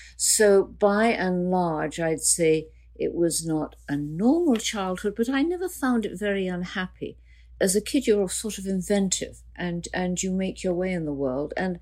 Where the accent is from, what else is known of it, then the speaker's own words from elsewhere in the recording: Chorleywood, East of England, United Kingdom; I always go back to where I first remember, which is Chorley Wood, which I know is the Green Belt and is probably getting more and more built up.